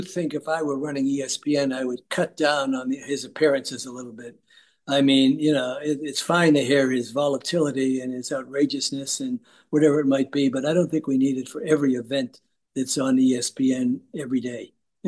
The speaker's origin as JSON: {"language": "English", "country": "Ireland", "said": "I'm Irish."}